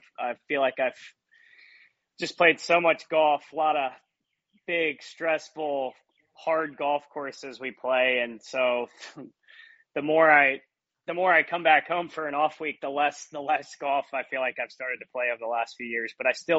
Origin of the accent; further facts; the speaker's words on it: Maryland, United States; bunch of guys I grew up with at the club that we grew up at in Maryland.